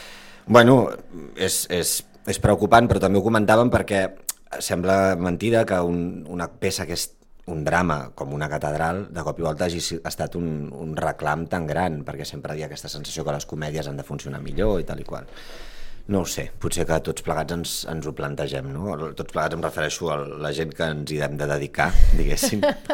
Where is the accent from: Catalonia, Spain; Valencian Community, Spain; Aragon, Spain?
Catalonia, Spain; Vilanova i la Geltrú; jo soc de Vilanova i faig moltes coses allà